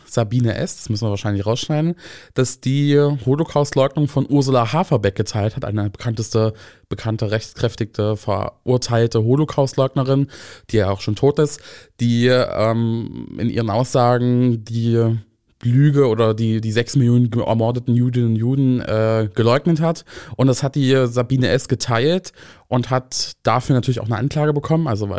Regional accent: Bad Dürrenberg, Saxony-Anhalt, Germany; Okay, also ich komme aus Bad Dürrenberg und das ist auch dort, also dort ist das Video auch entstanden.

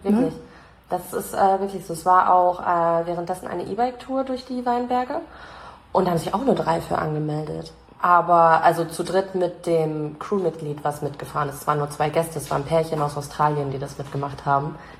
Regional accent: Reckenfeld, North Rhine-Westphalia, Germany; ich wohne in Rheine. Weil man sagt erstmal nur Münster, weil sonst irgendwie fühlt niemand quer aus Deutschland mit den Orten hier. Brauche ich nicht sagen, ich komme aus Reckenfeld zum Beispiel.

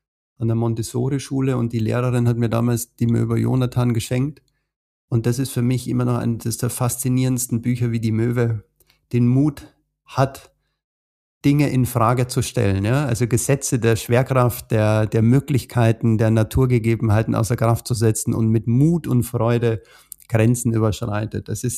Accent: Bavaria, Germany; Ich komme aus Bayern, ich bin in den Bergen aufgewachsen, ich bin sehr, sehr naturverbunden

